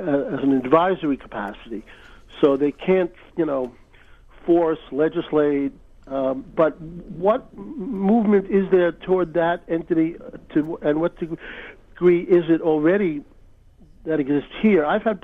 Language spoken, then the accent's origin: English; New York, United States; moved away as an adult; now in Delray Beach, United States; Well, I'm a newcomer from New York